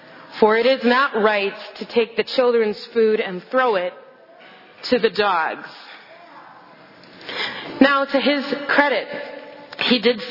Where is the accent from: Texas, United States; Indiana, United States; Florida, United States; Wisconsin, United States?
Wisconsin, United States; I'm so not a football fan, but I grew up in Wisconsin, don't worry.